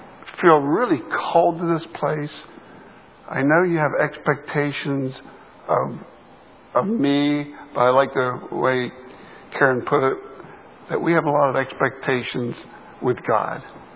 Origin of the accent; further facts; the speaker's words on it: Pittsburgh, Pennsylvania, United States; For those of you that don't know me … I come from Pittsburgh, Pennsylvania. I am a fan of some of the Pittsburgh teams.